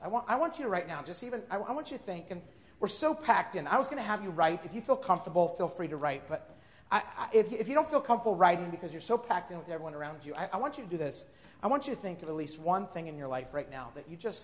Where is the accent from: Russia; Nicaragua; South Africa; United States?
United States; Idaho; but I grew up in Idaho.